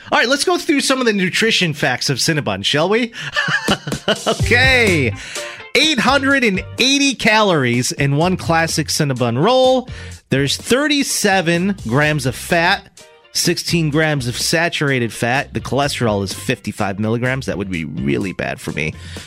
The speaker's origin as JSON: {"language": "English", "town": "Los Angeles", "region": "California", "country": "United States", "tie": "born or raised there", "said": "I'm in my hometown in LA."}